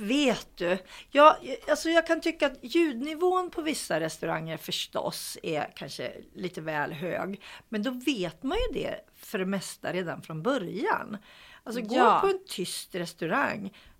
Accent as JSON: {"language": "Swedish", "region": "Norrland", "country": "Sweden", "said": "Jag kom från Norrland."}